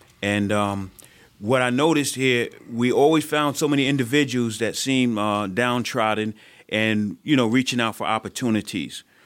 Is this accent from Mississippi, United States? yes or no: no; Brooklyn, New York, United States; now in Albany, United States; Well, actually, I'm born in Albany, but I grew up in Brooklyn, New York, and that's where we developed our talents for the construction trade.